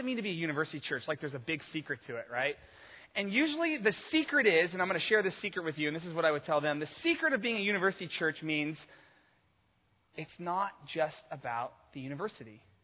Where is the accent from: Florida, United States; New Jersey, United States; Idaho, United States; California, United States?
Idaho, United States; Boise; I'm actually from Boise, Idaho, too. So, is anybody else here from Boise, Idaho?